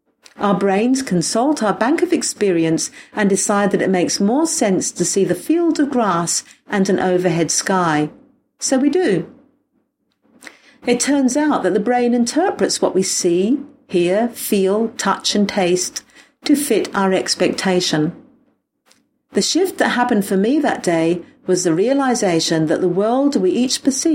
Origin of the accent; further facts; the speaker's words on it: England, United Kingdom; Because I am English, not French, in which case it would be vert.